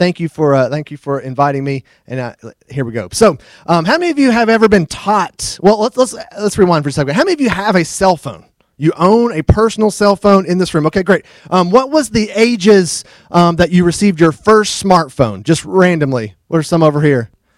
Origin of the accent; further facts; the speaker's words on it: Murfreesboro, Tennessee, United States; I'm from Murfreesboro, Tennessee, originally. I grew up kind of, my dad has a farm and I grew up going on the farm, working on the farm.